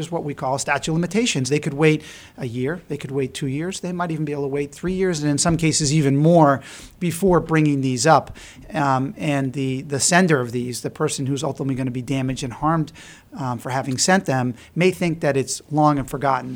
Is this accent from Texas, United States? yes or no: no; Boston, Massachusetts, United States; I grew up in the Boston area, went to college in the Boston area, and law school in the Boston area.